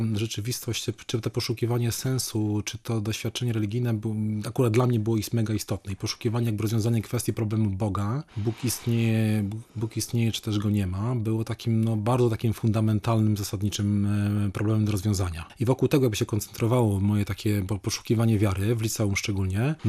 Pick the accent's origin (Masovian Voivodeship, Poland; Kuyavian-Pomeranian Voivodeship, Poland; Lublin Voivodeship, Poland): Kuyavian-Pomeranian Voivodeship, Poland; Rypin; Znaczy, ja pochodzę z małego miasteczka, Który nazywa się Rypin.